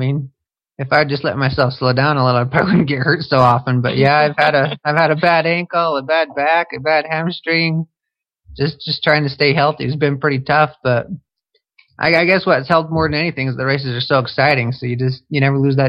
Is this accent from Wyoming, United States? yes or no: yes; Wyoming, United States; I grew up in Wyoming, and the water's always freezing in Wyoming, so I always avoided it